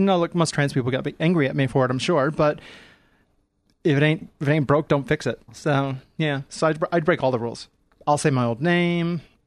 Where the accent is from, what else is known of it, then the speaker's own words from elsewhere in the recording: United States; now in Australia; I'm probably more Australian than most Australians, even though I'm American.